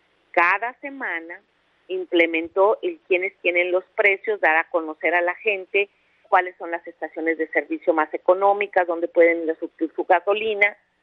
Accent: Mexico; nuestro derecho como mexicanos

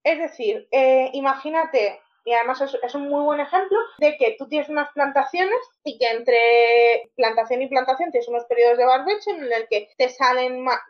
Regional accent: Cartagena, Region of Murcia, Spain; y yo que vengo de Cartagena, vengo a decir que es que Murcia el agua no le va bien.

